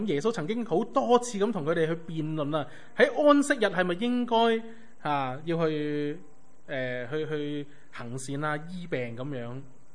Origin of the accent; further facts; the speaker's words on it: China; 即系咁，我哋中国人都会咁样噶